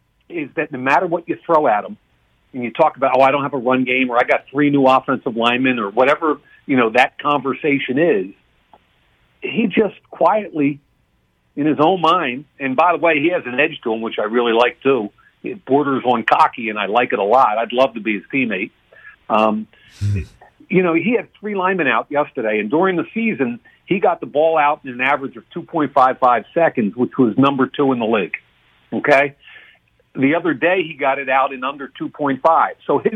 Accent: Philadelphia, Pennsylvania, United States; Well, as you know, I'm from Philly.

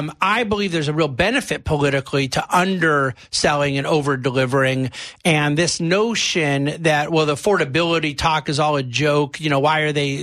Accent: United States; Of course. I'm an American.

